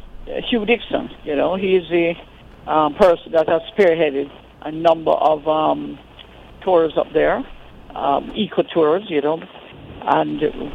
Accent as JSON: {"language": "English", "country": "Jamaica", "said": "To be honest, I'm embarrassed as a Jamaican."}